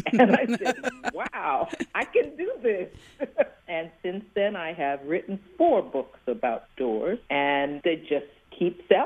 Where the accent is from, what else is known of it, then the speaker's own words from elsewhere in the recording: New York, United States; We have so many pictures of growing up in New York that my daddy took